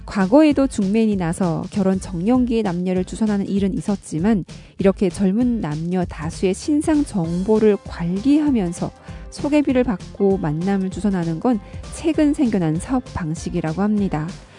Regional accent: North Korea; now in South Korea

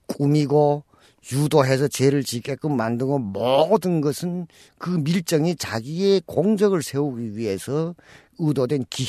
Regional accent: Ryanggang, North Korea; 된 다음엔 이제는 내가 양강도 사람이니까

